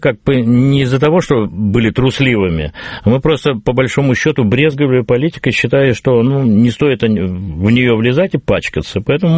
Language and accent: Russian; Moscow, Russia; несмотря на то, что я москвич